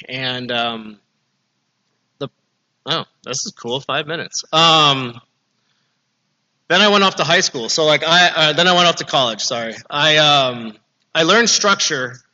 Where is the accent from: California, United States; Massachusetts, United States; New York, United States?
California, United States; I went to a Jewish school in Northridge. I'm from the Valley.